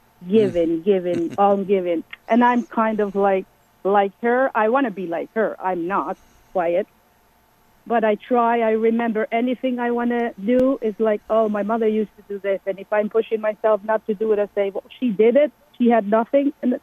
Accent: Albania; English is a second language; now in Albany, United States; Hi, I am from New York, Albany, New York. Yes. I'm originally from Albania

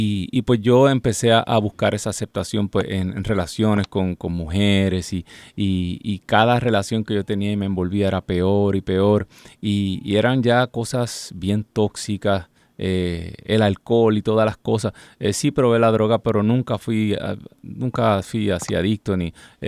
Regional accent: Puerto Rico; Nosotros pues sacamos un disco independiente en Puerto Rico, soy puertorriqueño. Nunca había vivido en los Estados Unidos más que un corto tiempo cuando tenía 16 años.

